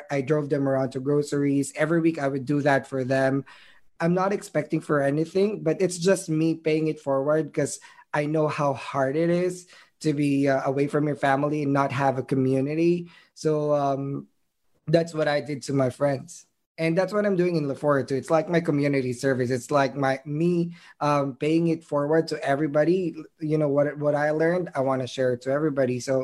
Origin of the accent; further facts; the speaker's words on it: Manila, Metro Manila, Philippines; now in United States; I grew up in Manila and I've been exposed to so many stuff.